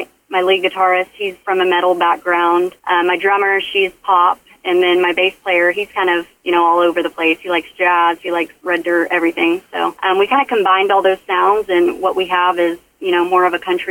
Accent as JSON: {"language": "English", "town": "Weatherford", "region": "Oklahoma", "country": "United States", "tie": "born or raised there", "said": "I'm actually from Weatherford, Oklahoma. So not too far from you guys. I grew up rodeoing. I grew up in the, you know, country lifestyle."}